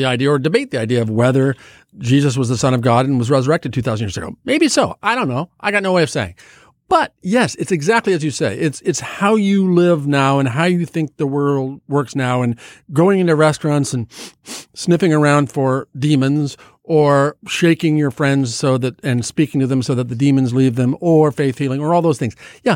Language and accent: English; Nebraska, United States; And I was born in Nebraska. I grew up in Nebraska.